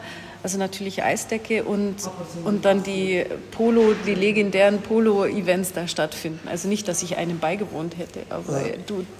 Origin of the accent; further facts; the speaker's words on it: Germany; weil Inn ist jetzt für mich als Deutsche halt auch irgendwie, den kennt man halt.